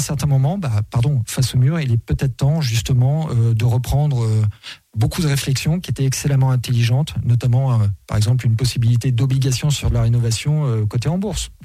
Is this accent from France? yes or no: yes; Normandy, France; Je suis normand d'origine